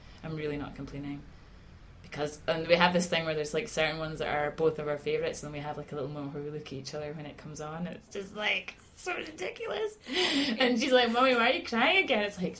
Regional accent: Aberdeen, Scotland, United Kingdom; now in Glasgow, United Kingdom; in Aberdeen, I have a truly cute relationship with growing up in Aberdeen, and music in Aberdeen, I think, is hard going.

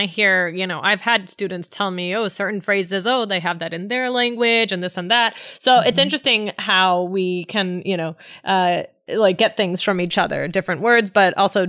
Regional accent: Maryland, United States; yeah, I grew up in Maryland.

